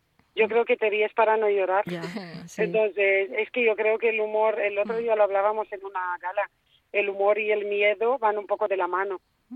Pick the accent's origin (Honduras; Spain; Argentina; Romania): Romania; Hay un montón de temas que toco que no tienen nada que ver con el sitio de donde soy ni de rumana.